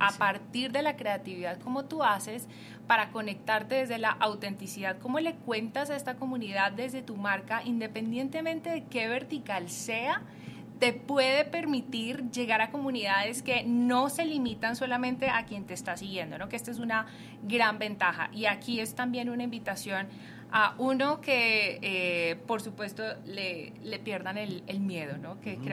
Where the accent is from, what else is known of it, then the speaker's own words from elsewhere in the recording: Colombia; now in Mexico; en mi caso, que soy colombiana viviendo en México